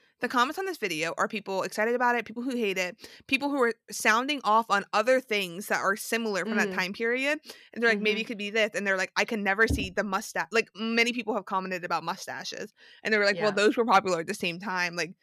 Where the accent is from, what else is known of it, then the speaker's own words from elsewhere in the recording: Tasmania, Australia; Like, I'm from Tasmania.